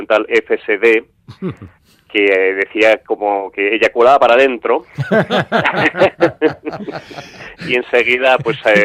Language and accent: Spanish; Pamplona, Navarre, Spain; Será que soy de Pamplona y al final somos todos mucho más pudorosos